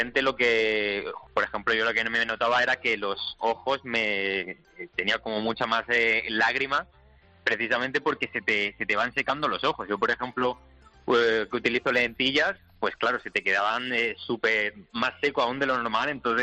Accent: Spain; yo la verdad que sigo siendo bastante español

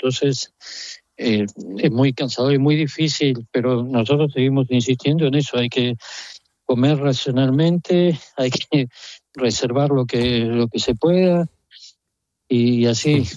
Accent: Argentina; Yo soy de la Argentina

